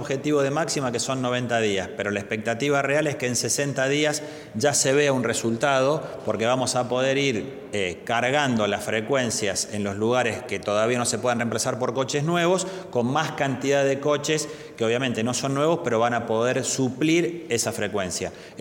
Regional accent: Córdoba, Argentina; y lo digo como cordobés, es que Córdoba ayer se movilizó masivamente, en paz, sin violencia

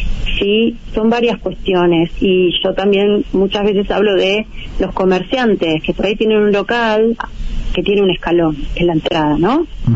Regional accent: Almagro, Buenos Aires, Argentina; Y una tarde yo paseaba por mi barrio, yo soy de Almagro

